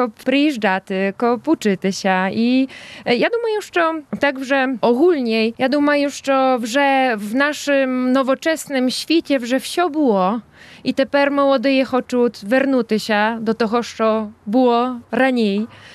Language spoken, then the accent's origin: Ukrainian; Polichna, Podlaskie Voivodeship, Poland; now in Warsaw, Poland; Я теж родом з Полічної, яка 2 кілометри від Добриводи.